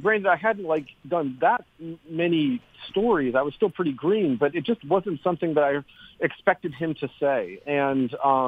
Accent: Anchorage, Alaska, United States; growing up in Anchorage, it kind of reminded me of Buffalo a little bit, just with more mountains, but similar weather.

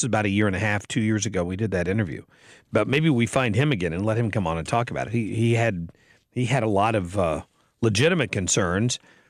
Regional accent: Ohio, United States; Yeah, when I grew up in Ohio, we had state stores.

